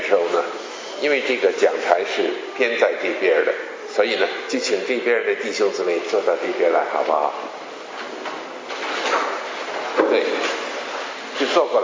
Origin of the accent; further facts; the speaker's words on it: Beijing, China; also born or lived in Tianjin; 因为我在天津出生，就是那么简单啊。所以天津呢，北京附近的一个城，天津不是天律啊。在天津有五年的时候，后来呢我们全家就搬到北京去，那我就上学。所以在北京上学的时候呢，就学了北京话啊。